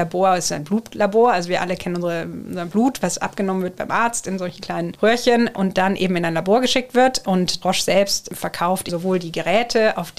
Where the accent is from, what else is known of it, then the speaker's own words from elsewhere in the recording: Nagold, Baden-Württemberg, Germany; born there; also born or lived in New York; Also geboren in Nagold im Schwarzwald, aber 6 Jahre in New York gelebt